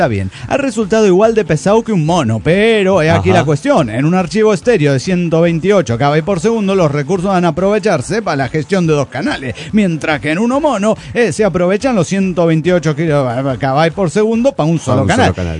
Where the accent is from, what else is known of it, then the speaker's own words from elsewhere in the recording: Morelia, Michoacán, Mexico; de Morelia, Michoacán.